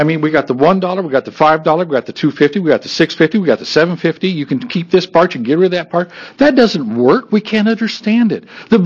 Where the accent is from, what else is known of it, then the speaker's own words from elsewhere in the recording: United States; I'm from Linn County.